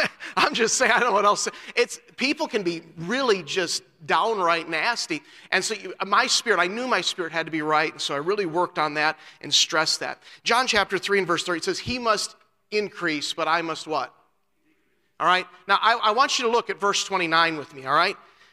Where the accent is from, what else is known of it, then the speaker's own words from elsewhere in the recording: Marquette, Iowa, United States; I'm a Midwesterner. I grew up in Marquette, Iowa. Midwestern people, we're hardy folk.